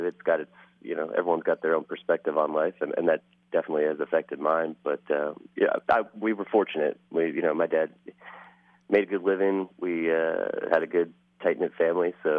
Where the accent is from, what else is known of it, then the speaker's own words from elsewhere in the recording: Boulder, Colorado, United States; also born or lived in New Jersey / Bay Area / Memphis, Tennessee; I was born in New Jersey and then lived there for about 5 years, lived in the Bay Area for another 5 years, lived in Memphis, Tennessee for about four, went to high school in Boulder, Colorado